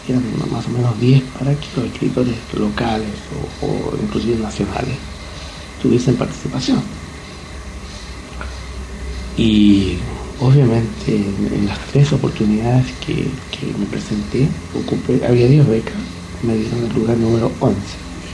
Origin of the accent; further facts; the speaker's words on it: Chile; Soy los chilenos, y me dan tanto cariño. Somos un pueblo tan hermoso, tan contradictorio como todos los pueblos.